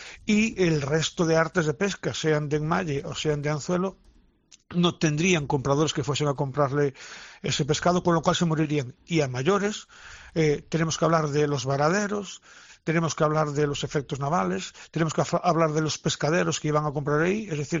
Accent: Galicia, Spain; Tenemos un caso muy muy significativo en mi tierra, Galicia

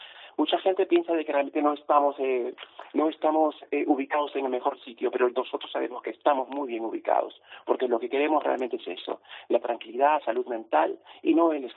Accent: Peru; now in Spain; yo soy de Perú y lo que realmente hacemos es la comida fusión.

